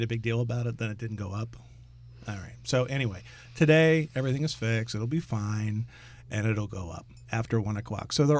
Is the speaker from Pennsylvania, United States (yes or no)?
yes; Pennsylvania, United States; I am from the Keystone State.